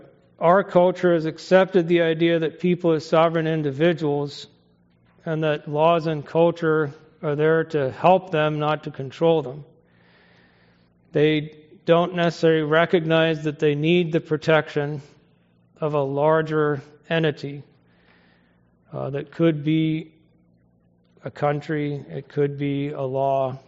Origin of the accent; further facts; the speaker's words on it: Kenya; I remember growing up in Kenya, and we would be out in the bush, and we would always light fires, even though it was, you know, hot.